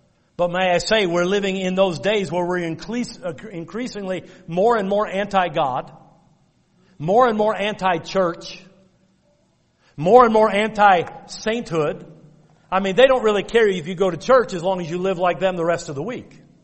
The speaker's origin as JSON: {"language": "English", "country": "United States", "said": "I'm as American as they come, folks."}